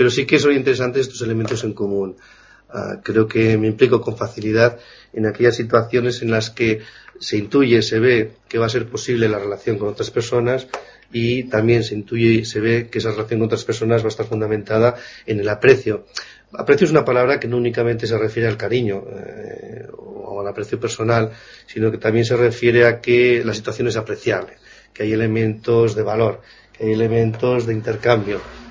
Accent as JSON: {"language": "Spanish", "town": "Zaragoza", "region": "Aragon", "country": "Spain", "tie": "born or raised there", "also_born_or_lived": "Logroño", "lives_now": "Barcelona, Spain", "said": "No, yo soy riojano. Nacido en Logroño, malcriado en Zaragoza, un poco mezclado con el País Vasco."}